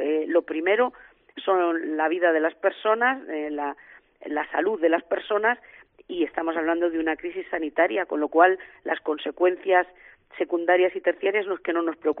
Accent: Castile and León, Spain; Soy una castellana muy pragmática

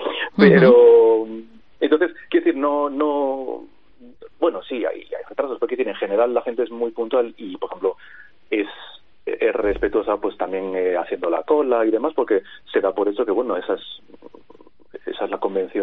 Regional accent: Spain; he nacido y he crecido en España, en donde el mercado del cómic no es muy grande

